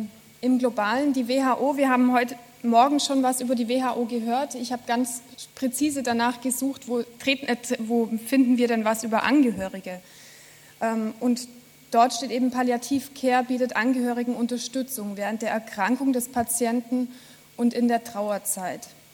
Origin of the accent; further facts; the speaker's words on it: Germany; Wie Sie hören, komme ich aus Deutschland.